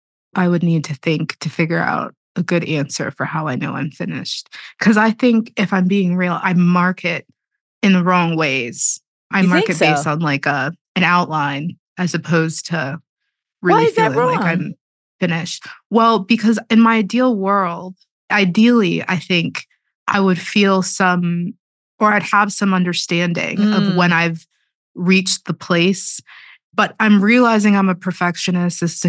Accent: Pittsburgh, Pennsylvania, United States; I didn't really have many choices. I grew up in Pittsburgh. I grew up in the city

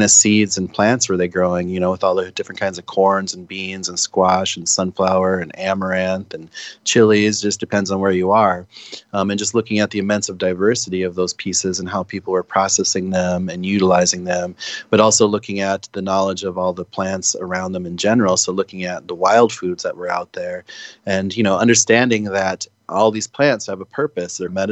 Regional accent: Pine Ridge, South Dakota, United States; born there; when I was born on Pine Ridge, 1974

